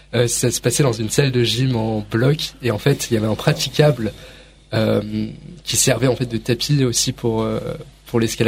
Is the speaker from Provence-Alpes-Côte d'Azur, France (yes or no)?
no; Le Cheylard, Auvergne-Rhône-Alpes, France; also born or lived in Lyon / Chiang Mai, Thailand; Alors, je suis né à Lyon. J'ai grandi en Thaïlande, à Chiang Mai, où j'ai habité 8 ans parce que mes parents étaient expatriés. Je suis revenu en France, en Ardèche